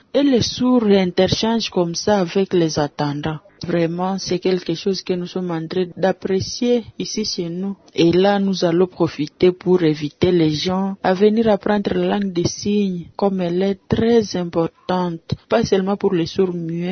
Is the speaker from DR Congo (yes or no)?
yes; Butembo, North Kivu, DR Congo; Et tout ce séjour ici chez nous à Boutembo.